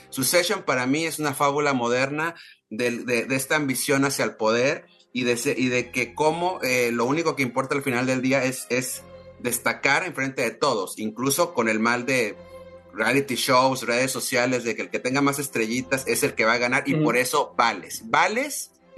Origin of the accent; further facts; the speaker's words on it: San Pedro Garza García, Nuevo León, Mexico; yo crecí en San Pedro Garza García, ¿no? Que es una cultura per se, la cultura de Cindy la Regia